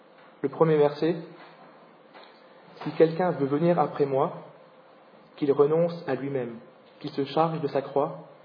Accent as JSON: {"language": "French", "country": "France", "said": "nous, en tant que Français, dans la France, nous avons encore le privilège d'être préservés de toute persécution"}